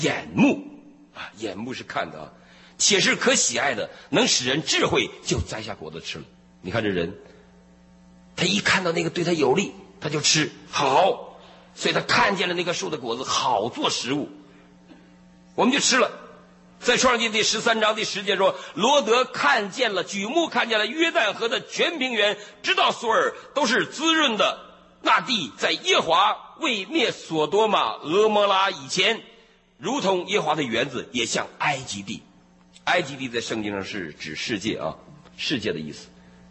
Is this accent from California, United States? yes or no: yes; Los Angeles, California, United States; 你看我是洛杉矶的，我是 Laker 的球迷啊。